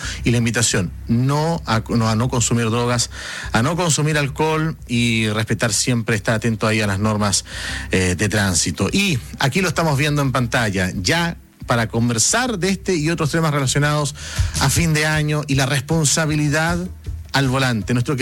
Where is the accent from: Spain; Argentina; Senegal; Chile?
Chile